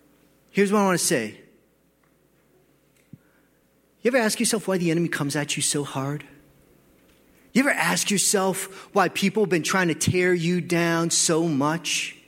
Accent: Wisconsin, United States; I'm from Wisconsin. And here's what we do for fun. We go mudding for fun.

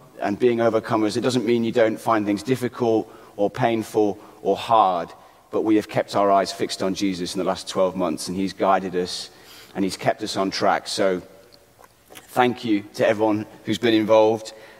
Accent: United Kingdom; Being British, I found that being thanked moment totally uncomfortable.

